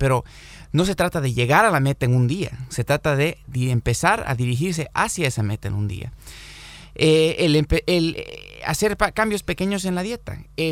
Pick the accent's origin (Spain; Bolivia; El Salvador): Bolivia; yo soy oriundo de Bolivia. Tal como el doctor Claros, me formé en la Facultad de Medicina de Bolivia